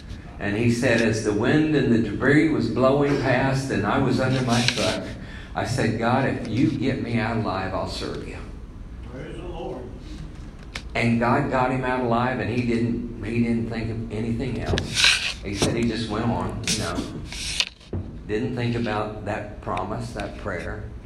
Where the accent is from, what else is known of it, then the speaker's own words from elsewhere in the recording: Oklahoma, United States; and living in Oklahoma, I was raised in Oklahoma, tornadoes are just, they just happen.